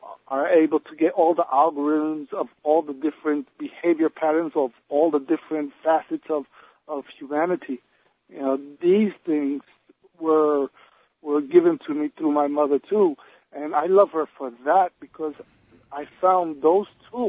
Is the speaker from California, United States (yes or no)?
no; New York, United States; I'm born and raised in New York. And I was born in 1965.